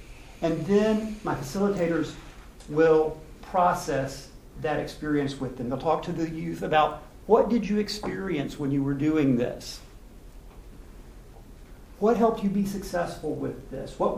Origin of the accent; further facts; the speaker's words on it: Houston, Texas, United States; I'm from Houston. Moved down here just like 2-3 years ago, and this was something that surprised me to hear.